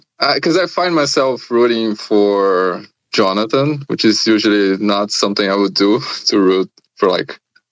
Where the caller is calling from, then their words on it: São Paulo, Brazil; From São Paulo, Brazil.